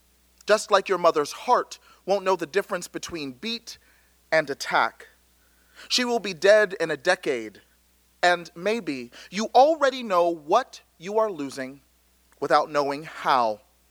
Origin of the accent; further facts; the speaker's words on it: Lewisville, Texas, United States; I grew up in Lewisville, Texas. I'm home of the Lewisville High School Fighting Farmers, just north of Dallas